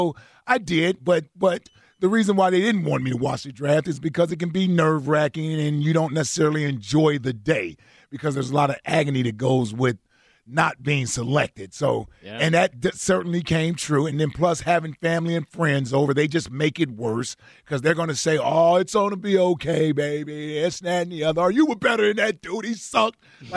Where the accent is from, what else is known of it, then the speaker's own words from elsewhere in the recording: Cincinnati, Ohio, United States; I grew up in Cincinnati, and Detroit is Detroit, so yeah.